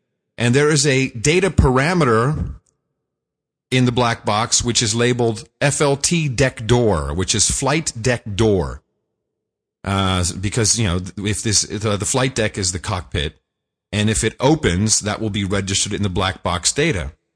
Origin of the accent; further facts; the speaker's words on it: San Fernando Valley, California, United States; The air has gotten so much better than when I was a kid growing up in the San Fernando Valley.